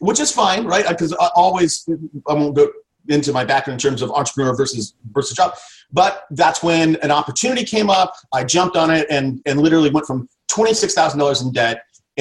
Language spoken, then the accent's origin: English; Fresno, California, United States; I grew up in Fresno. You know how hot it is in Fresno in the summertime? Like 110 degrees.